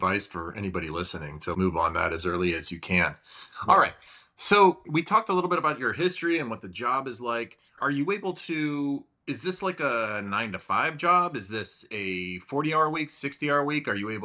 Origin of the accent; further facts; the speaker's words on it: Pennsylvania, United States; you're not going to my hometown, which is like a Rust Belt town in the middle of Pennsylvania.